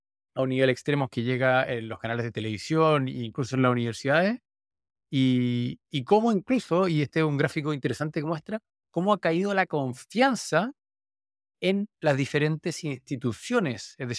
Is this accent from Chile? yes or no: yes; Chile; que somos chilenos, lo hemos visto de manera muy clara en el caso de Chile.